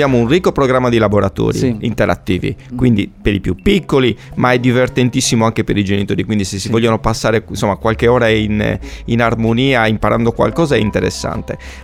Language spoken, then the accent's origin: Italian; Sardinia, Italy; moved away; Non vivo più in Sardegna da qualche anno per motivi di lavoro, ma sono cresciuto in Sardegna. Scientificamente mi sono laureato e dottorato qua a Cagliari